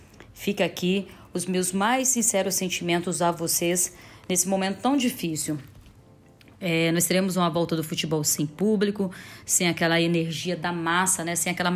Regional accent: Pará, Brazil; now in Goiânia, Brazil; Quando eu era criança, ainda morava no Pará.

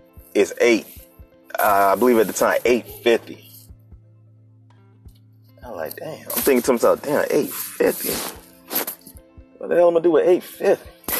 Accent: Palm Bay, Florida, United States; also born or lived in Melbourne; I'm a Florida boy. Born and raised in the Melbourne, Palm Bay, Florida area. Graduate of Palm Bay Senior High School

